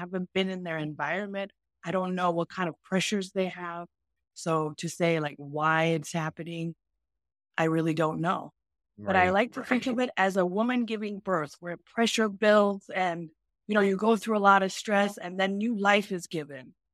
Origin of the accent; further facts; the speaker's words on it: Iran; now in United States; when I came from Iran, I kind of completely disconnected. Like, I want to have nothing to do with almost that country, that religion.